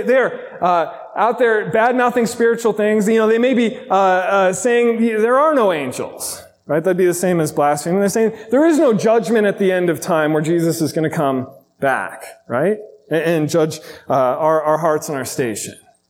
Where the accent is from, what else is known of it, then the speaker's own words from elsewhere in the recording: Arizona, United States; By the way, I had lizards at my house growing up. We grew up in Arizona.